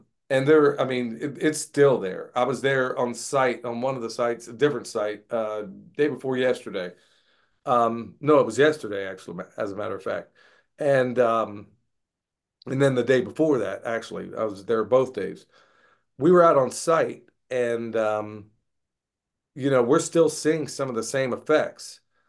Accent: Oklahoma, United States; also born or lived in Texas; I grew up in Oklahoma and Texas and all those places.

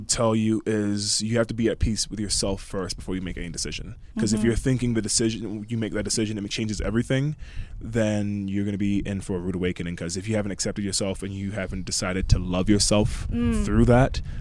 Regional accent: United States; Well, yeah, my family's from Jamaica, but I'm an American

